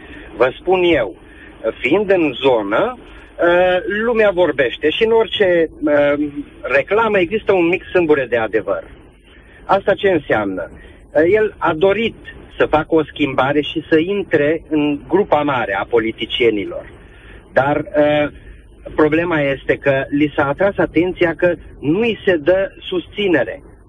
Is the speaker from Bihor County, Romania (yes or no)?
yes; Oradea, Bihor County, Romania; sunt din Oradea